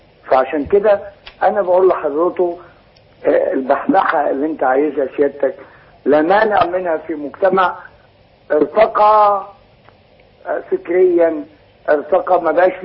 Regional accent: Faiyum, Faiyum Governorate, Egypt; من مدينة الفيوم.

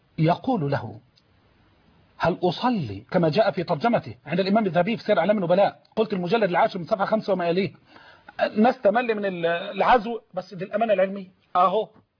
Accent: Egypt; عندنا كمصريين،

